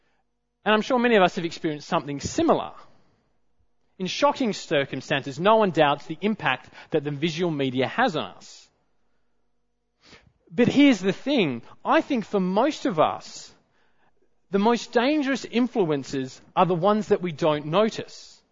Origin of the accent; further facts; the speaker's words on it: Perth, Western Australia, Australia; growing up in Perth, in my later primary school years